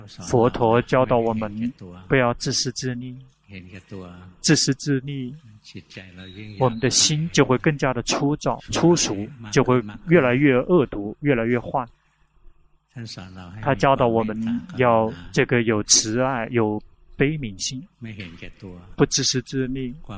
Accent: Thailand; 我们泰国人所以就会比较尊重，把他这个奉为国母。

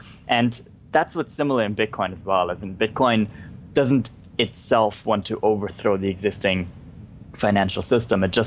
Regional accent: Germany; I was raised in Germany, and my friends in Germany

